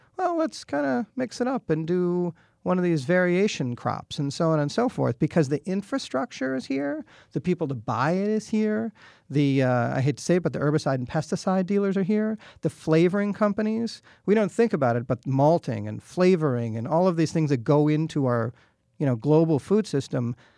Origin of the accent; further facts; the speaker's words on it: Waukesha, Wisconsin, United States; I mean, I grew up in Waukesha. I grew up in a pretty big family, and we canned and we preserved.